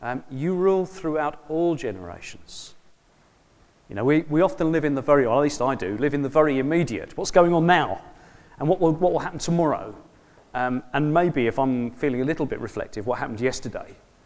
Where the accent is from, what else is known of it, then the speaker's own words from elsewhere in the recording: London, United Kingdom; accent: South London; Well, clearly by my accent, I don't come from here. I'm a South Londoner. And if my sister was in the room, I'd be broad South London talking like that before any time at all.